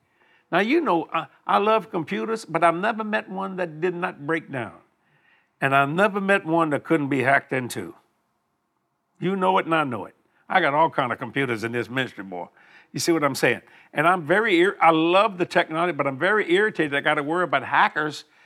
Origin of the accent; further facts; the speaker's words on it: the South, United States; I'm from the South.